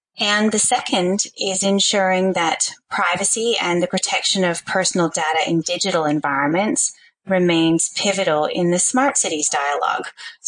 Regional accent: Canada; now in Australia; I'm an expat Canadian. I'm actually a Canalian. I've been a proud citizen of both Canada and Australia for quite some time now.

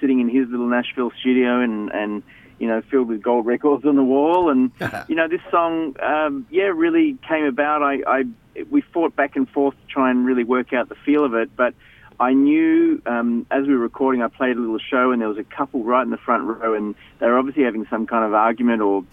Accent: Melbourne, Victoria, Australia; I grew up in Melbourne. I grew up in a really musical family, I guess.

